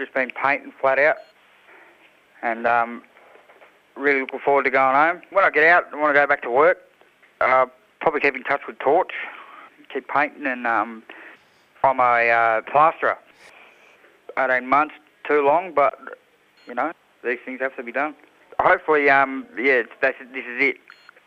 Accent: Katherine, Northern Territory, Australia; also born or lived in Darwin; I was born in Katherine, but went to Darwin for school, because in Katherine back then there wasn't much as far as school. So family moved to Darwin.

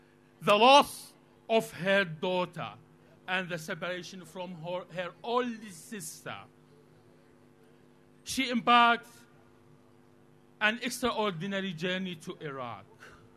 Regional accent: Tantura, Palestine; My friends, I'm from Tantura, the best beautiful beach in Palestine

